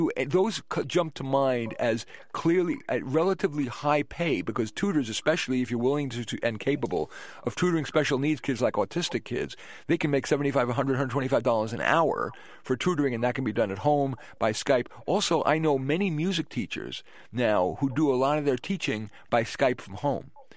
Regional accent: India; I'm from India originally.

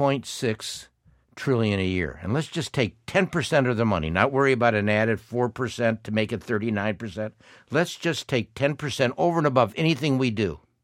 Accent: Midwest, United States; You know, being a Midwesterner, I mean, people, you would know

